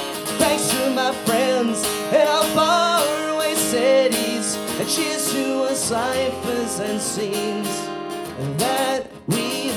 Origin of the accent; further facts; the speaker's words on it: East Coast, United States; now in Los Angeles, United States; So I live in Los Angeles now. And I have for 8 years, but I'm originally from the East Coast.